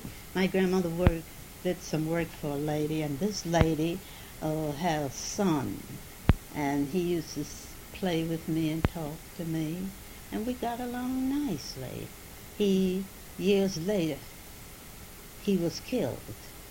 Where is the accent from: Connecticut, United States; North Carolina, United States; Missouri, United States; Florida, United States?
North Carolina, United States; Winston-Salem; born there; And I was born in Winston-Salem. 19 and 2.